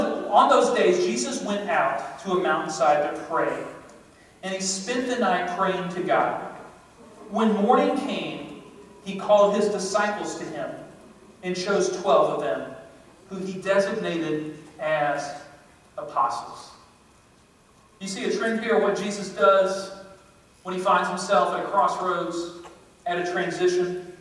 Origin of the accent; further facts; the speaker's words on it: the South, United States; Only thing you're racing for is food and carbs and all that healthy stuff that we grew up on in the South.